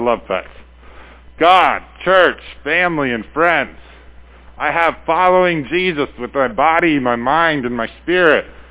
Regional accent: Wisconsin, United States; I think especially ask for prayers for my home state.

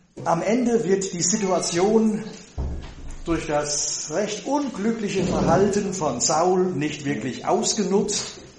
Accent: North Rhine-Westphalia, Germany; in meinem Heimatort sitze ich da auf dem Hügel und gucke da das Tal runter bis Richtung Junkernhees, fast nach Fellinghausen.

